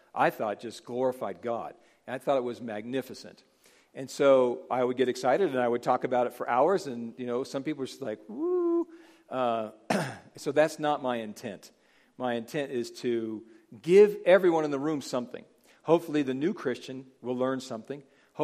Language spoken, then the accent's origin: English; Reno, Nevada, United States; I was raised in Reno.